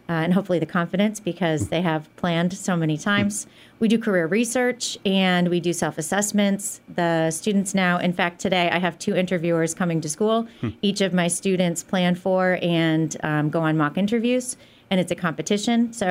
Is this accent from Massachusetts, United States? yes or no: yes; Pittsfield, Massachusetts, United States; So I was born in Pittsfield. I've been here my entire life. I have actually lived in the same house since I was 3 years old.